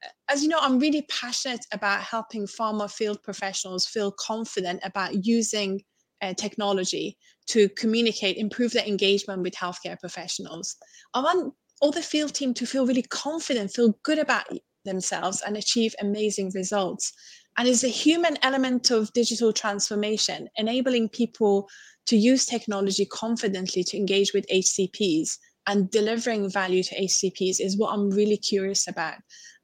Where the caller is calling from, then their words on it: Pennsylvania, United States; I'm dialing in from Pennsylvania, USA, and I'm curious to know where you are right now.